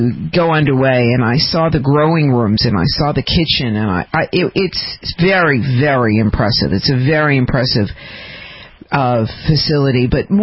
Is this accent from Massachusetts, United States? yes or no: yes; Massachusetts, United States; in the state, my home state of Massachusetts.